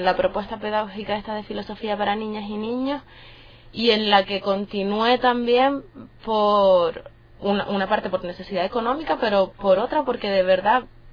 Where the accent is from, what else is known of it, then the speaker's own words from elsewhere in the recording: Canary Islands, Spain; moved away; Mirando al horizonte con llegar a Canarias, ver el mar, encontrarme con mi tierra y con...